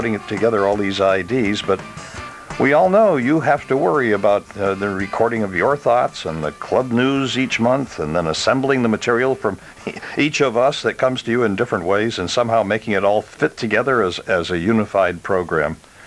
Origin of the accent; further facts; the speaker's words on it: Vermont, United States; As a child, I remember I grew up in Vermont